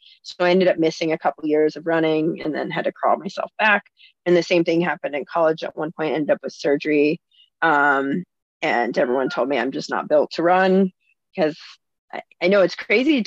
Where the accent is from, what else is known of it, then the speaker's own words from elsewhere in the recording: New Jersey, United States; also born or lived in Texas; I grew up, I'm a weird mix. I grew up in New Jersey and Texas, and I feel like they canceled each other out in some ways.